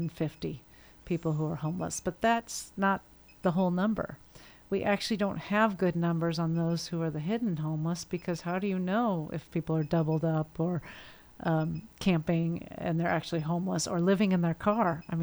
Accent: Seattle, Washington, United States; I know I'm from Seattle area.

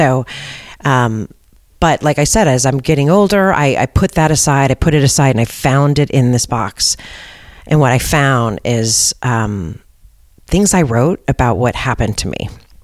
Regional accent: San Francisco, California, United States; And I grew up here in San Francisco. I went to an all-girls Catholic school

